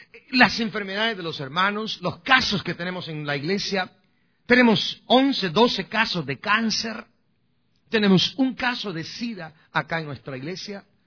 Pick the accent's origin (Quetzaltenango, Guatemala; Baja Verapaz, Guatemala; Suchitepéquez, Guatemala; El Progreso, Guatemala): El Progreso, Guatemala; Guastatoya; mi pueblo, en Guastatoya, El Progreso, en Guatemala?